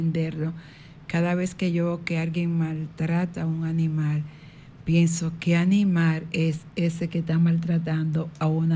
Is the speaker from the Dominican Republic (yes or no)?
yes; Dominican Republic; que no somos ni de allá ni de acá, que somos de aquí, que somos dominicanos, que nos sentimos orgullosos de esa bandera tricolor